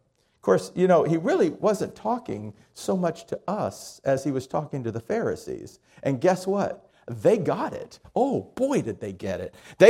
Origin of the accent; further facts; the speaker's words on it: Miami, Florida, United States; When I was growing up in Miami, I was a Roman Catholic boy